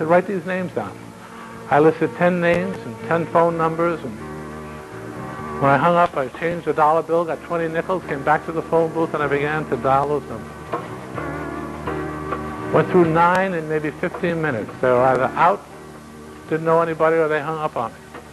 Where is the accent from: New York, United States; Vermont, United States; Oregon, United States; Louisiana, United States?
Vermont, United States; Growing up in Vermont, when we took a hike in the woods, we took a Tunk.